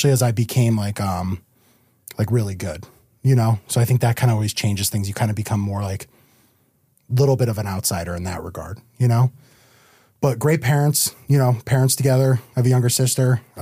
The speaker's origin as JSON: {"language": "English", "town": "Guilford", "region": "Connecticut", "country": "United States", "tie": "born or raised there", "said": "I did. I grew up in Guilford."}